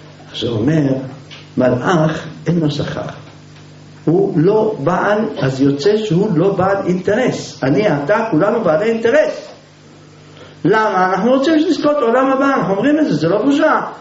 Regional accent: Jerusalem, Jerusalem District, Israel; אתם קרובים לים, אנחנו הירושלמים רואים ים מתבלבלים

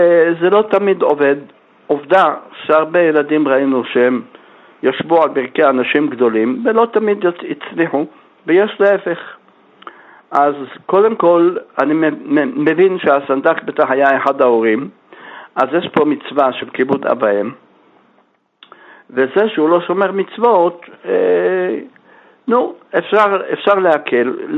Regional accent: Jerusalem, Jerusalem District, Israel; born there; אני נולדתי בירושלים, הייתי ילד קטן כאשר הוא נפטר

